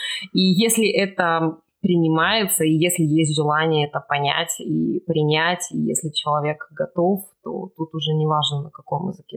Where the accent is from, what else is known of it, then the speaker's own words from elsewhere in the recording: Yekaterinburg, Sverdlovsk Oblast, Russia; moved away as an adult; now in Austria; Я родилась и выросла в Екатеринбурге. Это большой уральский город.